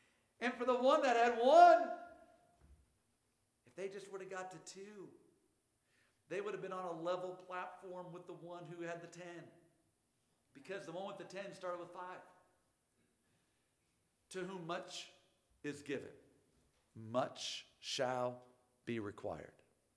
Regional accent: Akron, Ohio, United States; I grew up in Akron, Ohio, and I thought, I feel sorry for everybody not born here.

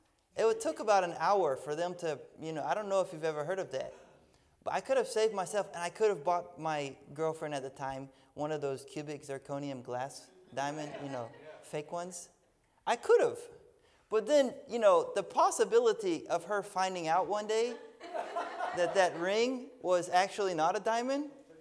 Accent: the South, United States; Anyways, I'm from the South. There's a lot more of them down there.

